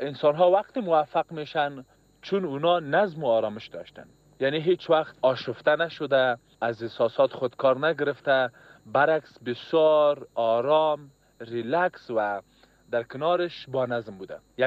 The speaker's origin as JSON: {"language": "Persian", "country": "Afghanistan", "said": "ما افغان هستیم،"}